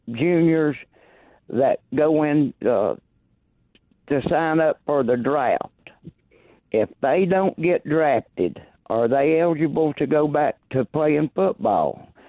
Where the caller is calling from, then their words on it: Rainbow City, Alabama, United States; from Rainbow City, Alabama.